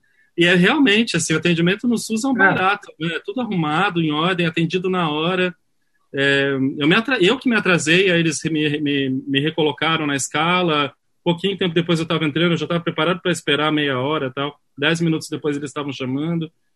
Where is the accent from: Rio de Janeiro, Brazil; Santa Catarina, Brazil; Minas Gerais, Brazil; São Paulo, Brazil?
São Paulo, Brazil; Campinas; born there; eu nasci em Campinas, né? Aí morei um tempo em São Paulo, voltei para Campinas para me formar, né? Fui para São Paulo